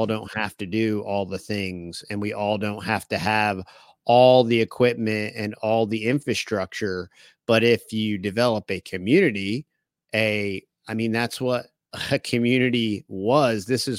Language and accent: English; Northeast, United States; We're from the Northeast, and it's the same exact vibe.